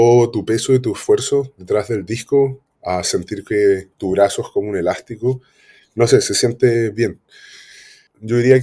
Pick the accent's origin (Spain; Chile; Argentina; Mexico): Chile; Soy de Chile